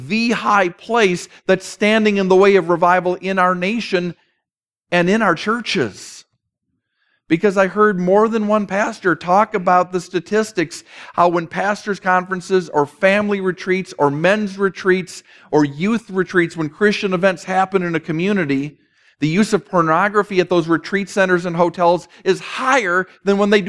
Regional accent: Ireland; Mostly, I'm Irish. And you know how we are.

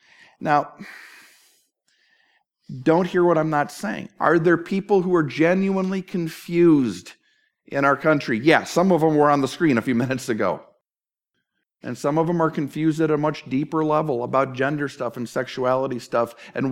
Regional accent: Minneapolis, Minnesota, United States; now in New Jersey, United States; I grew up in the Twin Cities, home of the Target store. I remember, I mean, living in New Jersey, I was in retail wasteland for years.

